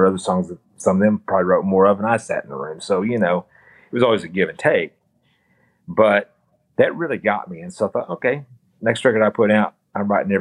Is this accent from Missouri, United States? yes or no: yes; Donovan, Missouri, United States; So we grew up in the same town. So we grew up in Donovan. Donovan, Missouri is our hometown. It's a beautiful little town in southeast Missouri.